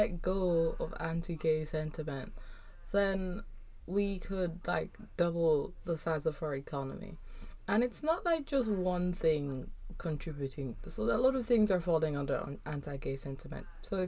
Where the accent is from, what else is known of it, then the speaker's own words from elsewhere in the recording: Kingston, Jamaica; moved away as an adult; now in London, United Kingdom; So I grew up in Kingston, which is the capital of Jamaica. And when I say grew up, I mean I actually grew up there. Like, I only moved here to London when I was 18. So I spent literally all of my adolescence in Kingston.